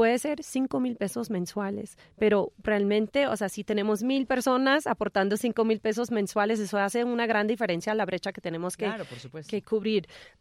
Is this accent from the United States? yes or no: yes; New York, United States; como yo soy una gringa neoyorquina poniendo mi granito de arena